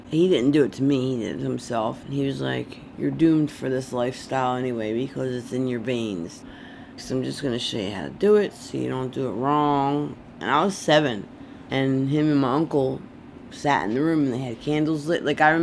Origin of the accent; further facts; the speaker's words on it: Philadelphia, Pennsylvania, United States; I was born and raised in South Philly, and both of my parents were addicts.